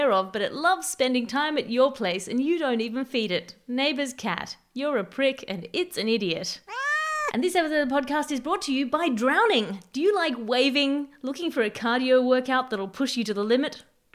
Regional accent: Australia; I'm Australian.

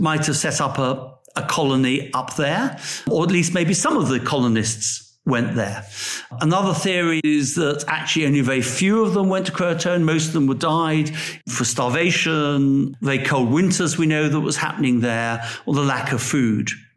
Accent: England, United Kingdom; And I suppose it's ironic that I'm an Englishman investigating America's oldest mystery

